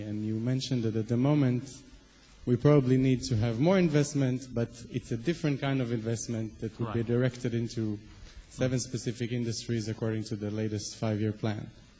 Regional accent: Israel; now in China; I'm from Israel.

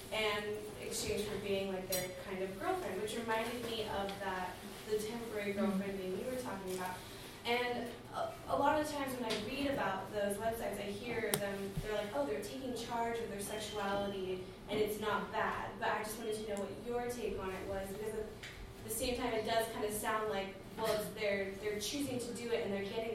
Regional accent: California, United States; So I'm from California. I'm studying abroad here at ALC.

